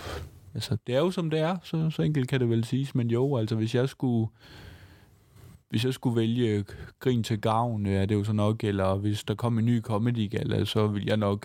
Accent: Odense, Region of Southern Denmark, Denmark; For 11 år siden, der var der slet ingen open mic i Odense, som er min hjemby.

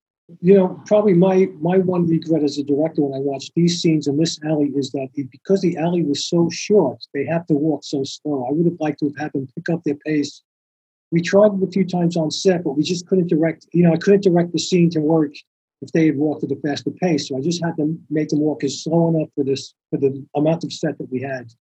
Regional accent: Staten Island, New York, United States; It turned out we're both Italians from New York. She's from Long Island. I'm from Staten Island.

